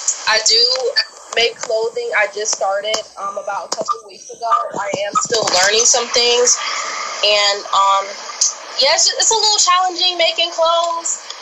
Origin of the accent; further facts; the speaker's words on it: Cleveland, Ohio, United States; now in Canton, United States; I'm 19 years old. I am from Cleveland. I moved to Canton, Ohio when I was about 12 years old